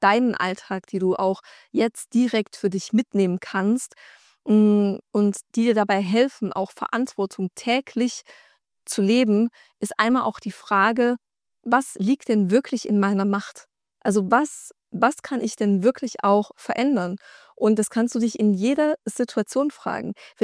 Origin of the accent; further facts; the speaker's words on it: East Germany, Germany; ich komme aus einem Dorf, aus dem Osten, ja, also das hört sich jetzt so dramatisch an, aber irgendwie, ich bin in so einem Mini-Dorf groß geworden, ja, wo die Bürgersteige, keine Ahnung, 18 Uhr hochgeklappt werden.